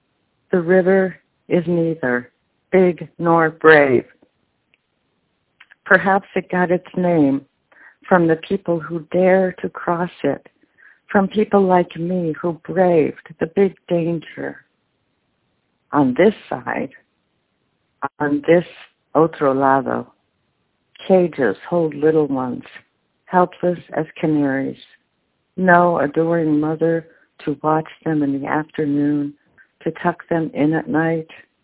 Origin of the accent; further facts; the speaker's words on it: Mexico; first language Spanish; English is a second language; now in United States; years in the States, I find I am forgetting my mother tongue and my Mexican ways. For example, I just called this place the States instead of el otro lado, the other side, as we say in Mexico.